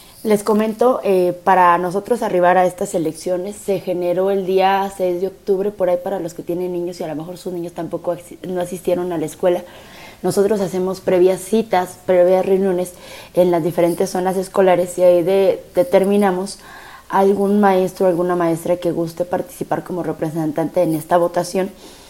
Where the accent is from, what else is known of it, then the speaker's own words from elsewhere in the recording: Mexico; Hay que acordarnos que es parte de nuestra cultura, ¿no?, como mexicanos.